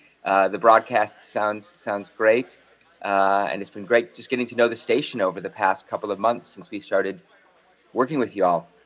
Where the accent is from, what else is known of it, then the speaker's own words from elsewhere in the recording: Chicago, Illinois, United States; accent: Chicago; So you won't have to deal with my Chicago accent.